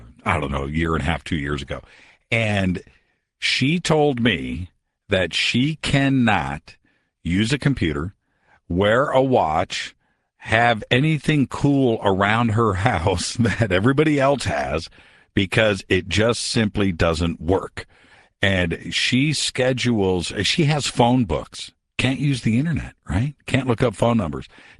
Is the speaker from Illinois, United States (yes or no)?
yes; Waukegan, Illinois, United States; born there; So am I. Great Lakes Naval Station. I was born up in Waukegan.